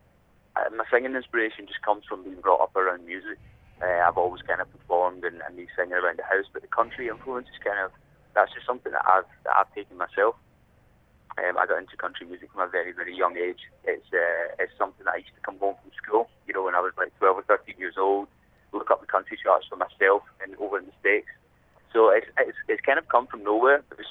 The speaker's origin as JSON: {"language": "English", "town": "Glasgow", "region": "Scotland", "country": "United Kingdom", "said": "I'm from Glasgow, but I'm saying I came from a very rainy Edinburgh this morning."}